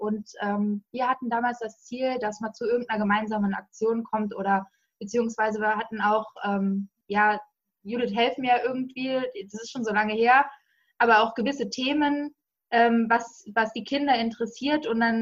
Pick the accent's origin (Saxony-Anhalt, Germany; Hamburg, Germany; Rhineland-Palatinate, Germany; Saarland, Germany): Saarland, Germany; Nein, ich bin ein Saarländer